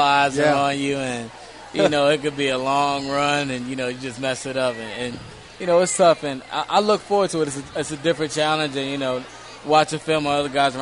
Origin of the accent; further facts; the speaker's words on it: Virginia, United States; Maybe possibly even here, you know, because I'm from Virginia.